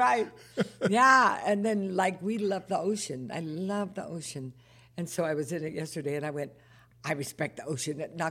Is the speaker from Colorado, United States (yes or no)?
yes; Denver, Colorado, United States; born there; even though I was from Denver, I was born in Denver, Colorado.